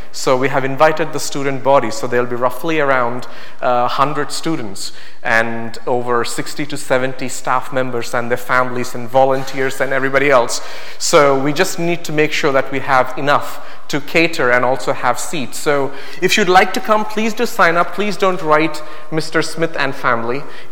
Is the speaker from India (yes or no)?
yes; India; I'm from India